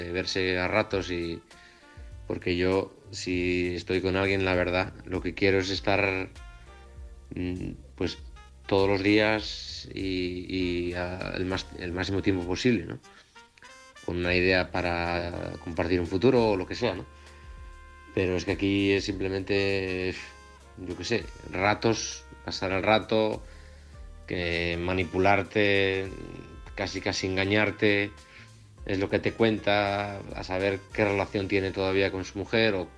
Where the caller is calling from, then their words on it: Oviedo, Asturias, Spain; de Oviedo